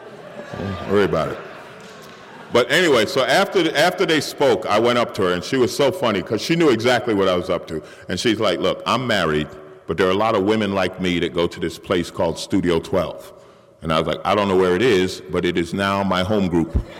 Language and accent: English; New York, United States; And I was from New York, and I had probably well over a week of sobriety.